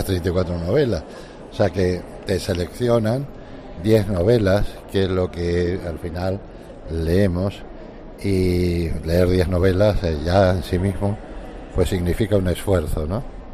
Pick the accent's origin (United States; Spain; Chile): Spain; Canary Islands; porque soy canario y he tenido familia canaria en Venezuela.